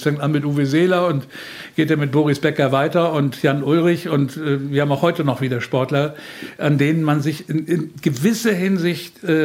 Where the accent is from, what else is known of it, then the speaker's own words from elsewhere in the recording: Northern Germany, Germany; Ich bin selber Norddeutscher, kann das gut verstehen.